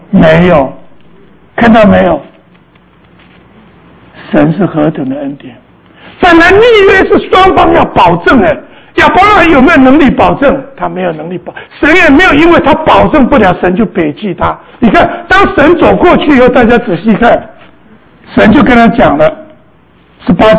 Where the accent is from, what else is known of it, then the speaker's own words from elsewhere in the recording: China; 我们中国人也有很多类似的哈